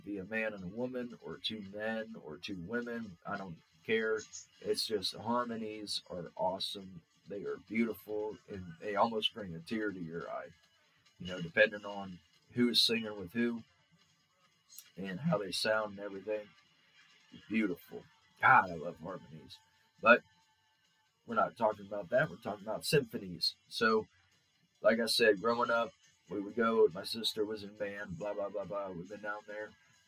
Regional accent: Newark, United States; But as a child growing up in Newark, our family was always in music.

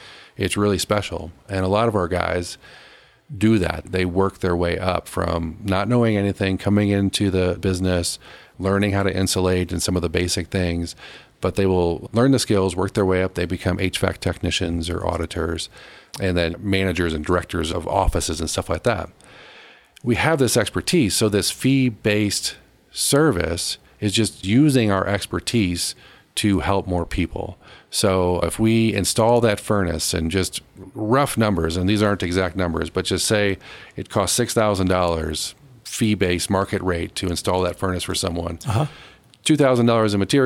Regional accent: St. Louis, Missouri, United States; moved away; Yeah, I moved here 25 years ago, and I came from the Midwest, St. Louis area, where everyone had central air conditioning.

